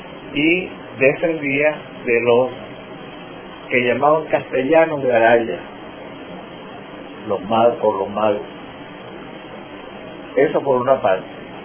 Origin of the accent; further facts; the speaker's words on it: Cumaná, Sucre, Venezuela; born there; Yo nací en Cumaná el 8 de enero de 1918. Nací en San Francisco, donde mi padre habitaba una casa